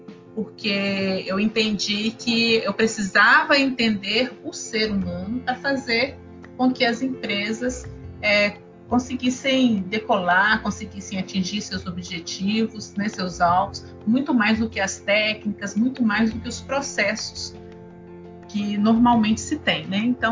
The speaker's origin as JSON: {"language": "Portuguese", "region": "Minas Gerais", "country": "Brazil", "moved": "yes", "lives_now": "Pará, Brazil", "said": "sou mineira, mas há algum tempo eu já moro aqui no Pará, gosto muito aqui do Pará"}